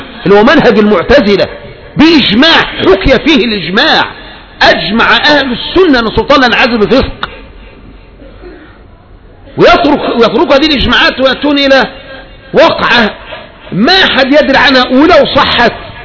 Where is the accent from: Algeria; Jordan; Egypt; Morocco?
Egypt; وعلى رأسهم بلدنا مصر